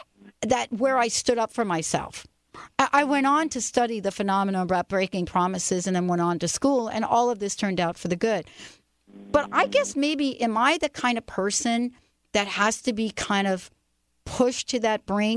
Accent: New York/New Jersey area, United States; And especially once they find out I'm from the New York, New Jersey area, right?

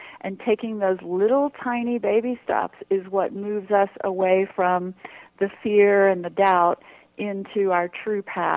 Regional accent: New Orleans, Louisiana, United States; Well, I grew up in New Orleans, and my mother came from a long line of intuitive Creole women

